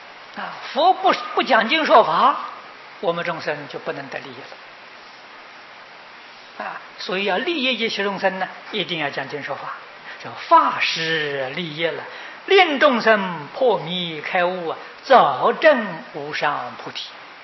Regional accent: China; 顺着我们中国人的文章来翻译啊

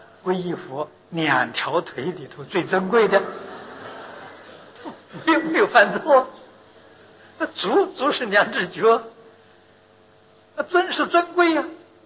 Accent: China; 我们身为中国人，不能说是不幸运的

